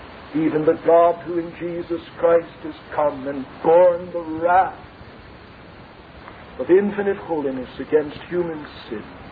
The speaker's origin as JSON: {"language": "English", "country": "United States", "said": "I'm ashamed, as an American, that we have at the head of government men whose ethics and morals could even be questioned"}